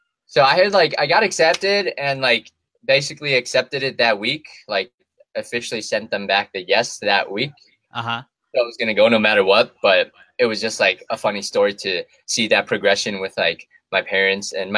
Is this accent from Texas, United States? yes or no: no; Madison, Wisconsin, United States; cause I grew up in Madison, and UW Madison is like a phenomenal school.